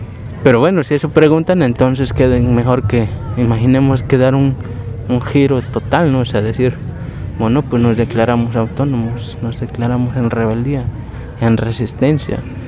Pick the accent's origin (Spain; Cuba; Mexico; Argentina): Mexico; Y además somos mexicanos y somos bien dejados.